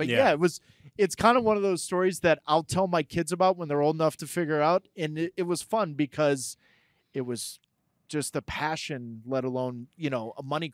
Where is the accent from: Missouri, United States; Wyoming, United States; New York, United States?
Missouri, United States; St. Louis; I grew up in St. Louis. We argued about the Cardinals and the Blues all the time.